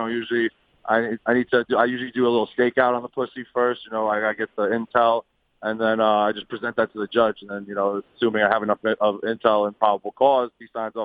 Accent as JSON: {"language": "English", "town": "New York City", "region": "New York", "country": "United States", "tie": "born or raised there", "said": "Well, the Millie Rock is a New York dance. It's specifically Uptown Harlem. I'm born and raised in New York, so I've been Millie Rocking for a long time."}